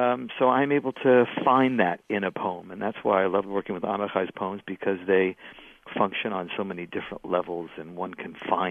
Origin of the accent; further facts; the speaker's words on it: United States; but I'm an American Jewish poet